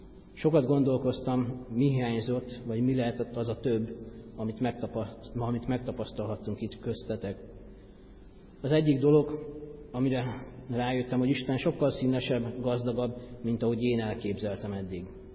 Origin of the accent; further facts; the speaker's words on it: Budapest, Hungary; Feleségemmel és 4 gyermekünkkel itt élünk Budafokon. Én rövidebb megszakítással 6 éves koromtól lakom a kerületben, itt a Lányka utcában nőttem fel a templom mellett